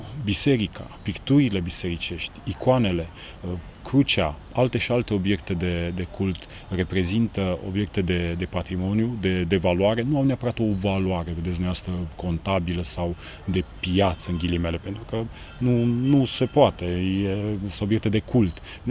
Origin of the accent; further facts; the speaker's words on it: Brașov, Brașov County, Romania; Eu sunt de la Brașov, în mod normal de la Muzeul Casa Mureșenilor Brașov